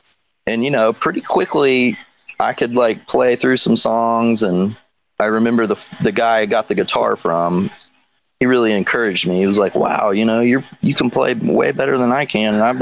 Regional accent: Birmingham, Alabama, United States; also born or lived in Tuscaloosa; I'm from Birmingham. Lived the very early years of my life in Tuscaloosa, actually. That my parents were still in college there. And then they moved here when I was probably 3, 4, 4 or 5, something like that. And then grew up here.

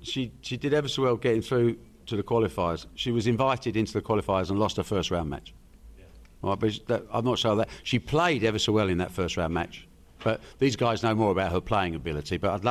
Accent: Sheffield, Yorkshire and the Humber, United Kingdom; I'm from Sheffield.

